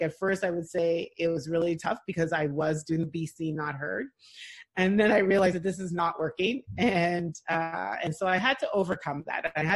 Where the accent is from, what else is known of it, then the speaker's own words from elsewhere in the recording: Montreal, Quebec, Canada; especially growing up in Montreal in the late 70s, you know, there was a lot of racism